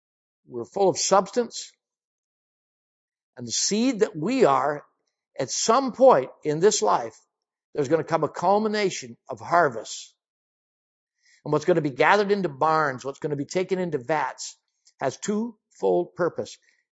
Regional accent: United States; I'm an American, which means I think like an American.

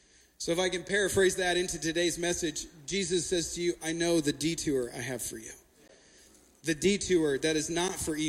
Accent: Canada; now in United States; I'm Canadian. If you've ever been in my office, I have a large Canadian flag. But I am proudly living in this nation, proudly married to an American

